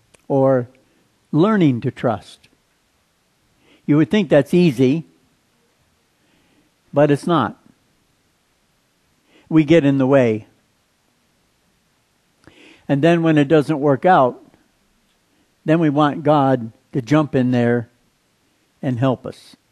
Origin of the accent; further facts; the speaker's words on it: Midwest, United States; But the story was good, and I was from the Midwest, and I was naive.